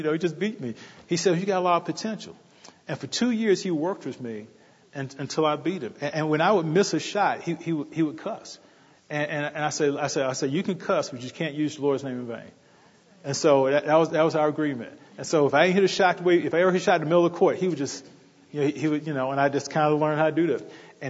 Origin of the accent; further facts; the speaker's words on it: North Carolina, United States; I'm from North Carolina with basketball, so like a religion.